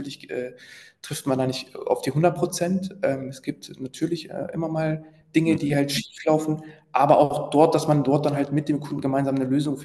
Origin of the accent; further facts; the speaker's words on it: Goslar, Lower Saxony, Germany; Man muss dazu sagen, ich bin in Goslar geboren und aufgewachsen und zu der Zeit habe ich auch noch in Goslar gelebt.